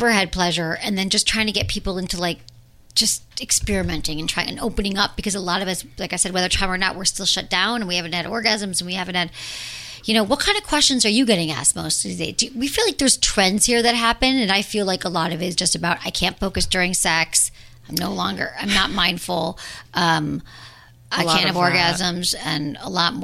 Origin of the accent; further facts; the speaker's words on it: Michigan, United States; accent: Michigan; or how could, pot with my Michigan accent.